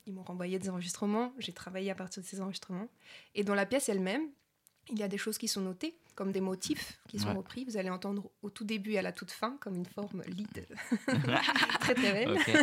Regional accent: Montpellier, Occitanie, France; moved away as an adult; now in Toulouse, France; je suis arrivée à Toulouse, donc je suis partie de Montpellier à 18 ans, après mon bac

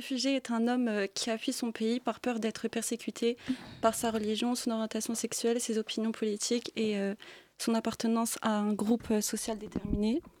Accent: France; nous sommes des Françaises de nationalité française et que nous vivons en France depuis notre naissance.

